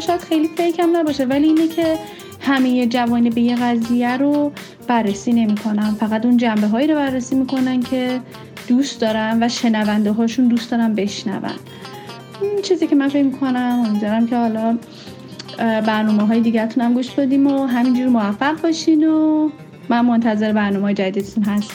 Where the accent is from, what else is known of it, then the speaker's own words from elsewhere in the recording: Iran; now in Australia; من استرالیا زندگی میکنم و یادمه که یک بار یه خانم مسنی بودن منتظر توی ایستگاه اتوبوس و بعد اینکه فهمیدن من ایرانی هستم